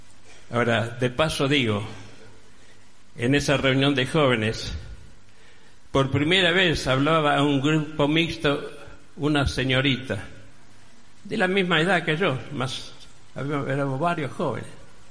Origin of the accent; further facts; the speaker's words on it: Verónica, Buenos Aires Province, Argentina; allí donde mi pueblo era Verónica, en la provincia de Buenos Aires